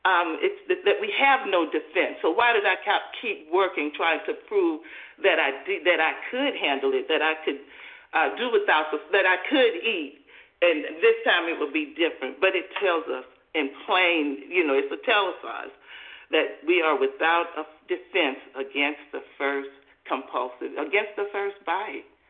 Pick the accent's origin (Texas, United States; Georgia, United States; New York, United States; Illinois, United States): Georgia, United States; I'm from Georgia.